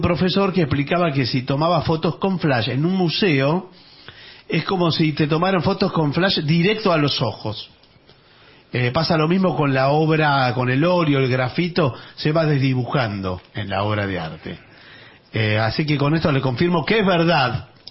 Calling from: Medellín, Antioquia, Colombia; de Medellín, en Colombia.

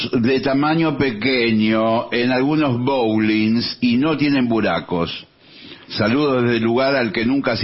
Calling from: Montevideo, Uruguay; de Montevideo, estoy jubilado y ustedes son mi compañía de todas las noches desde hace 20 años.

